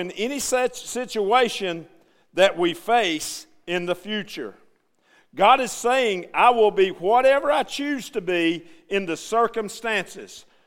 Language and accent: English; Tennessee, United States; I was young growing up in East Tennessee.